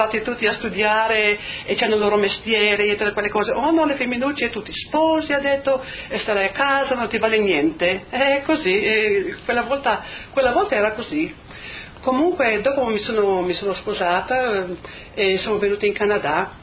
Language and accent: Italian; San Leonardo, Friuli-Venezia Giulia, Italy; born there; Sono nata a Cravero, San Leonardo, provincia di Udine, il 2 di marzo 1946.